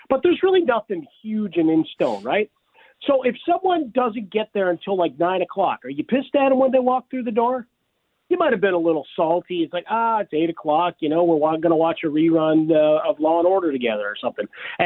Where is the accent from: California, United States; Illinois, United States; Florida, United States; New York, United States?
Illinois, United States; Chicago; Brother, I grew up in Chicago. I don't trust anybody.